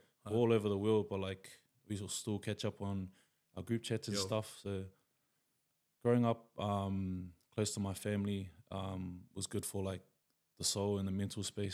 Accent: Palmerston North, Manawatū-Whanganui, New Zealand; Palmy, Palmerston North, 102. Born and bred there. Proud of my home, but it's a lot different to the Auckland lifestyle

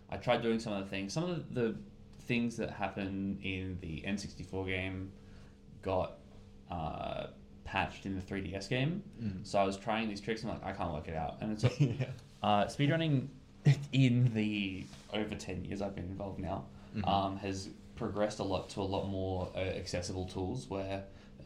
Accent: Adelaide, South Australia, Australia; I'm from Adelaide, South Australia.

